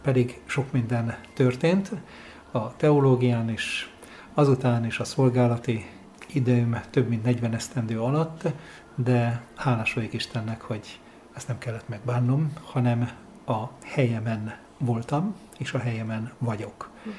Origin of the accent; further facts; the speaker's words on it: Nagykőrös, Pest, Hungary; Nagykőrösről, ahol születtem és a gyermekkoromat töltöttem